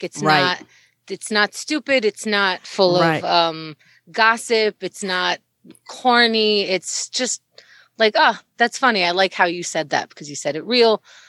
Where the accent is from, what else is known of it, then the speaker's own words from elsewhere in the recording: Israel; And then everyone growing up in Israel just knows when they turn a certain 18, you're going in the army.